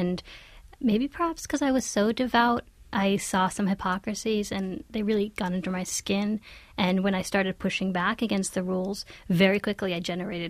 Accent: Pittsburgh, Pennsylvania, United States; I grew up in Pittsburgh. It's not a big ultra-Orthodox Jewish community

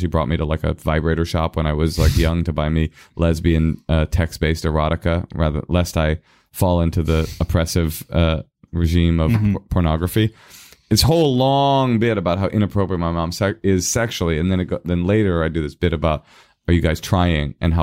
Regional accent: Oakland, California, United States; As a white kid growing up in Oakland, you always really clung to these sorts of sentiments.

